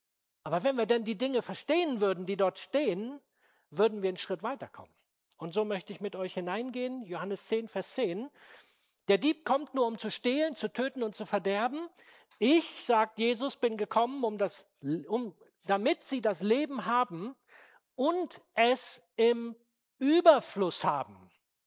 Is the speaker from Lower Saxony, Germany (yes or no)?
yes; Clausthal, Lower Saxony, Germany; Die super Kurzfassung meiner Geschichte mit dieser Gemeinde und meiner Heimat Clausthal.